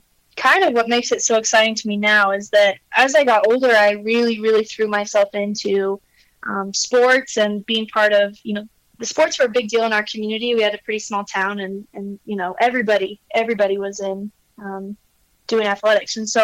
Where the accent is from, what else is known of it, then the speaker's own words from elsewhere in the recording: Klamath Falls, Oregon, United States; I grew up in Southern Oregon, Klamath Falls, about 20 miles north of California, the California border